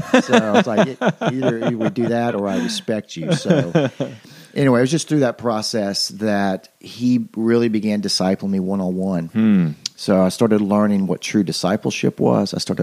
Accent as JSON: {"language": "English", "region": "the South", "country": "United States", "tie": "born or raised there", "said": "So I grew up in Bible Belt South. I was one of those kids that was in church every Sunday, regardless."}